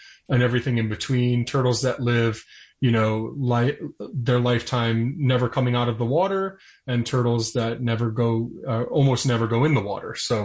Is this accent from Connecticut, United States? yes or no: yes; Connecticut, United States; which is a species that's native to New York and to my home state of Connecticut.